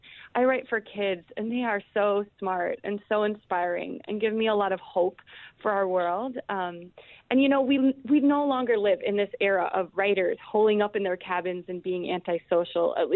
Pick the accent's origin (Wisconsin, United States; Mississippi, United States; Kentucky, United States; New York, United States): Wisconsin, United States; Green Bay; And that's even more beloved for me when it happens in your hometown, because Green Bay is my hometown.